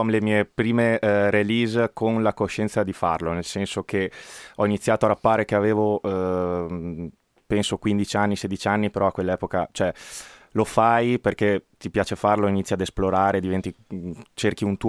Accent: Agordo, Veneto, Italy; io vengo appunto da Agordo, da un paesino dove questo tipo di musica diciamo che non è mai esploso nelle orecchie di tutti

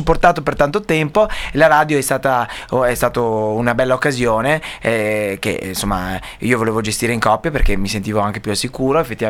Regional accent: Veneto, Italy; accent: Veneto; Il nostro dialetto è più vicino al bellunese.

